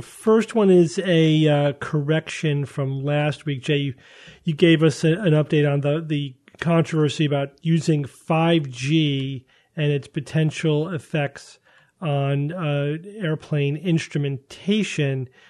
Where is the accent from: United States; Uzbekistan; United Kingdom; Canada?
United Kingdom; Northern Ireland; I was born and raised in Northern Ireland, which at the last glacial maximum was under a mile of ice.